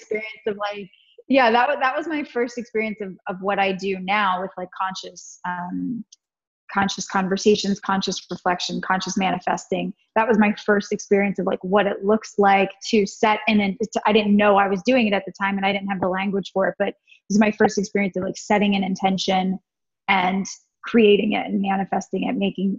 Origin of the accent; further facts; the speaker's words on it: Delaware, United States; also born or lived in Pennsylvania; So I'm an East Coast girl. I'm from Delaware. I was born in Pennsylvania and I was raised in Delaware.